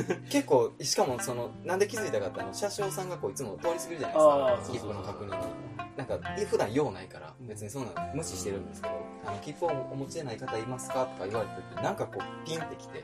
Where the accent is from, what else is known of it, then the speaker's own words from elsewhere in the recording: Kansai, Japan; もともと僕でもその関西出身ですけど、その東京にまずいたんですよ